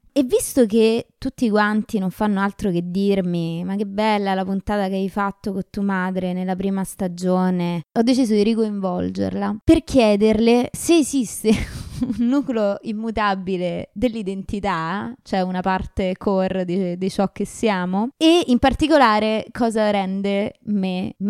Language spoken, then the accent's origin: Italian; Rome, Lazio, Italy; proprio antropologicamente col fatto che siamo romane, perché per me c'è un carattere romano comune